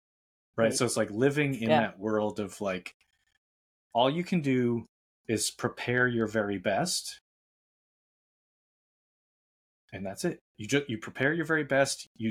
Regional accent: Boston, Massachusetts, United States; I'm from Boston

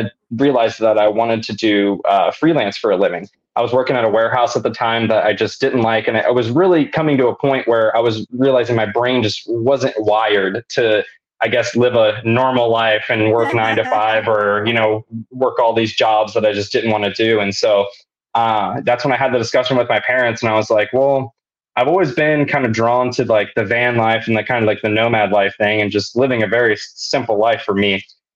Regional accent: Marysville, Ohio, United States; hit my hometown of Marysville, Ohio.

